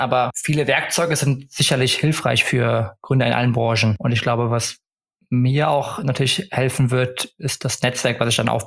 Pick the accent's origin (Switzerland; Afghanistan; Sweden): Sweden; Stockholm, Stockholm County; now in Cologne, Germany; Ansonsten habe ich noch immer meine alte Heimat Stockholm, die über mir schwebt, wo man immer zurück könnte. Aber aktuell bin ich erstmal happy in Köln